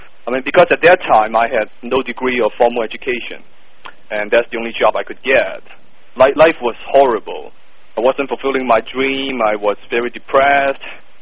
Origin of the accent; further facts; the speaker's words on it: Hong Kong; English is a second language; now in North America; I moved from Hong Kong to North America years ago with no money, no connections, and not a word of the English language on my lips. As you can tell from my thick accent, English is not my first language.